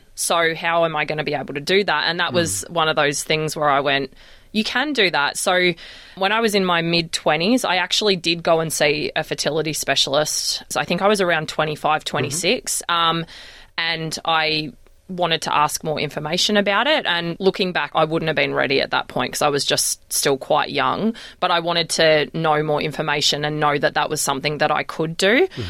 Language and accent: English; Melbourne, Victoria, Australia; also born or lived in Sydney / Eden; So originally I was born in Sydney 41 years ago and moved to Melbourne when I was around 8 years old.